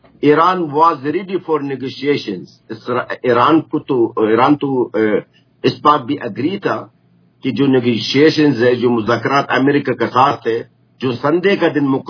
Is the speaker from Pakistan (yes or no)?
no; Khan Yunis, Gaza Strip, Palestine; Urdu is a second language; اور میں ہوں خود غزہ کا ہوں، میں خان یونس شہر کا ہوں جو غزہ کے مڈ میں آتا ہے.